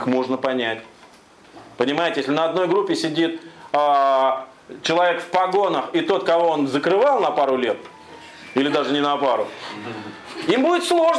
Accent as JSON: {"language": "Russian", "region": "Moscow", "country": "Russia", "said": "представьте себе, я из Москвы, приезжаю куда-нибудь в Иркутск"}